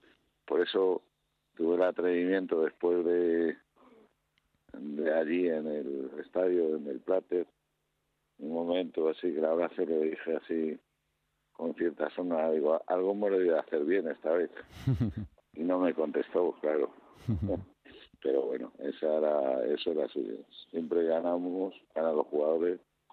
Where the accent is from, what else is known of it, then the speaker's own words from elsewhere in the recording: Madrid, Community of Madrid, Spain; Además, nací en Vallecas, ¿eh? En un hospital.